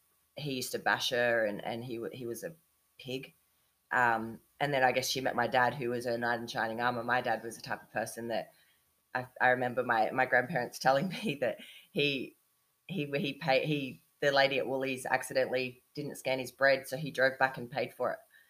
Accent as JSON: {"language": "English", "town": "Adelaide", "region": "South Australia", "country": "Australia", "tie": "born or raised there", "moved": "as an adult", "said": "So I was born in Adelaide, grew up in Adelaide, lived there right up until I was 21 actually."}